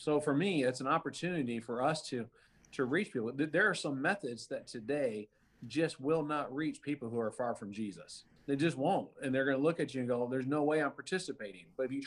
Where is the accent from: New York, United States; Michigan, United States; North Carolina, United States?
Michigan, United States; now in Kentucky, United States; So we've both been transplanted, but I'm born and raised in Michigan and grew up a Michigan fan.